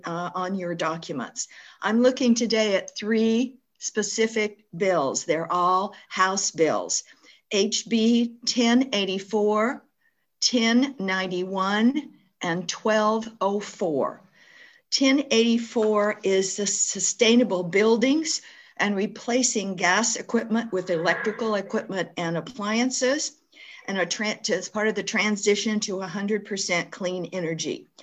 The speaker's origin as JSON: {"language": "English", "town": "Edmonds", "region": "Washington", "country": "United States", "said": "I'm from Edmonds"}